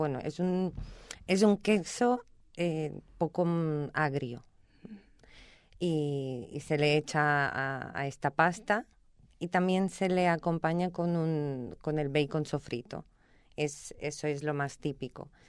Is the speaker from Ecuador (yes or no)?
no; Slovakia; Spanish is a second language; Sí que conocí a varias personas que son de República Checa, pero de mi país no tuve la oportunidad.